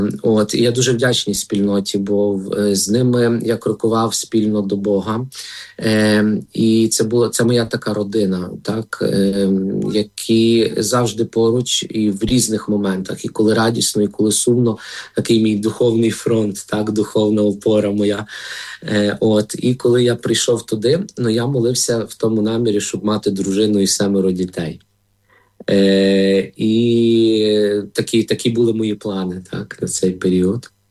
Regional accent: Lviv Oblast, Ukraine; хоч родом я сам з Львівської

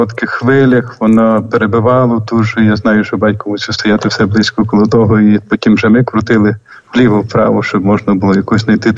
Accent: Vinnytsia Oblast, Ukraine; born there; що я народився на Вінниччині, та є правдою, і мої документи всі є. І в тому я також якось і так, як і ви, і радий, що це моя мала батьківщина Вінниччина.

